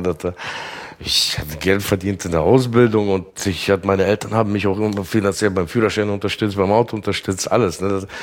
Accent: Russia; kommen wir aus Russland, Russlanddeutscher

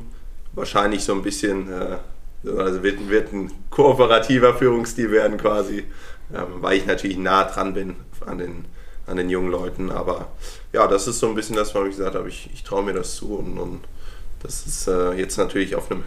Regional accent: Darmstadt, Hesse, Germany; now in Warendorf, Germany; Gebürtig komme ich eigentlich aus Darmstadt. Bin jetzt dann vor 8 Jahren hier nach Warndorf gekommen.

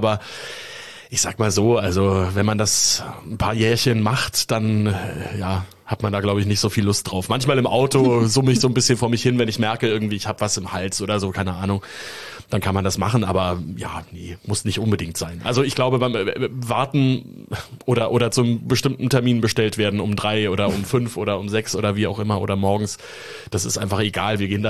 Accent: Munich, Bavaria, Germany; Ich habe viel Zeit im Studio verbracht als Kind in München.

